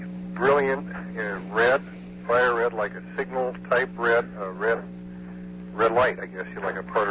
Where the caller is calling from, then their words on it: Grayland, Washington, United States; And I'm calling you from Grayland, Washington.